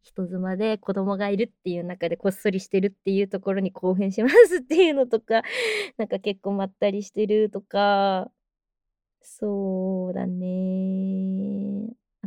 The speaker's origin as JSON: {"language": "Japanese", "region": "Kanagawa", "country": "Japan", "said": "出身は、神奈川県ですね。今、横浜のあたりに住んでまして、海が見えて、綺麗なところです。"}